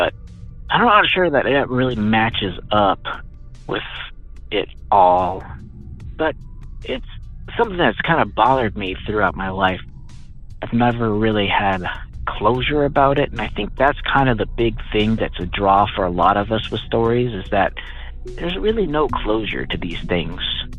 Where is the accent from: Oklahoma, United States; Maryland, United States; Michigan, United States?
Michigan, United States; from Michigan, but my story is coming from Lubido, California.